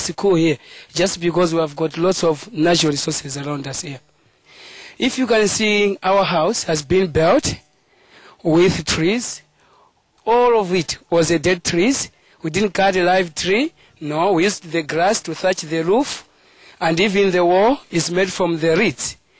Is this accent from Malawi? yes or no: yes; Malawi; from Malawi.